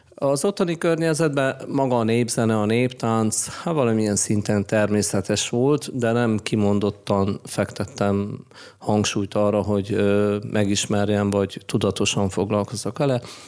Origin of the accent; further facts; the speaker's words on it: Sânsimion, Harghita, Romania; a zenével való kapcsolatom az Csíkszentsimonba, hiszen én onnan származom.